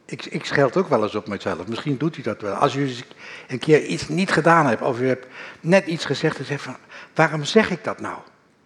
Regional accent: Netherlands; Dat vergeten wij als Nederlanders, denk ik, het makkelijkst.

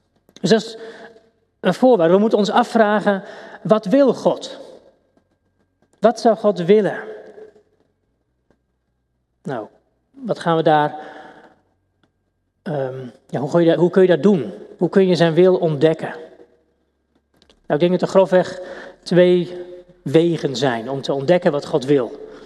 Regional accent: Overijssel, Netherlands; now in Almelo, Netherlands; Ik kom uit Twent, ik ben Almeloer inmiddels, dat is al 6 jaar.

